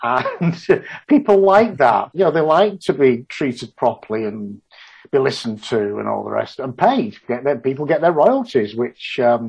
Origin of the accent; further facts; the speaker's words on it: Yorkshire and the Humber, United Kingdom; Well, as I say, I'm a Yorkshireman. I don't believe in subcontracting.